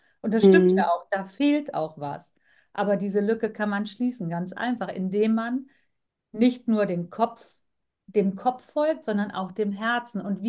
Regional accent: Bonn, North Rhine-Westphalia, Germany; meine Wurzeln, sage ich jetzt mal, weil mein Vater, der kam ja aus Indien, meine Mutter ist Deutsche und ich bin auch hier in Deutschland geboren, in Bonn aufgewachsen, geboren, lebe noch hier.

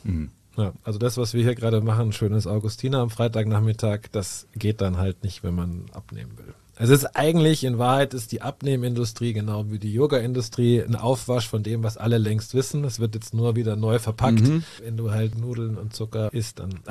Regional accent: Munich, Bavaria, Germany; ich komme aus München

